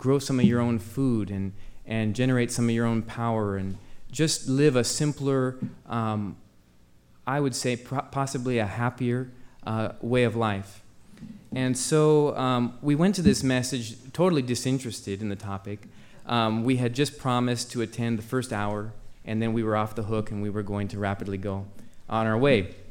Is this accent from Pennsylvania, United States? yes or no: no; Los Angeles, California, United States; I grew up, I was born in Los Angeles. I knew nothing about planting anything